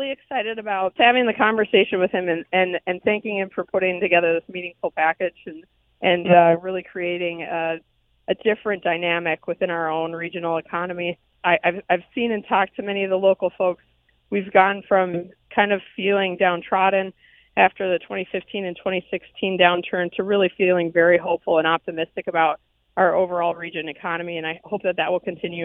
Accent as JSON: {"language": "English", "country": "United States", "said": "I think that as an American, I would rather see those jobs go to my friends and my neighbors and my community members"}